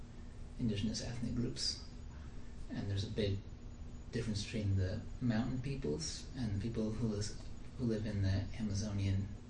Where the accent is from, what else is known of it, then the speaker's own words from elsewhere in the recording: Minnesota, United States; I'm not really an Indian. Like, everyone looks at me, it's like, I'm really a Minnesotan.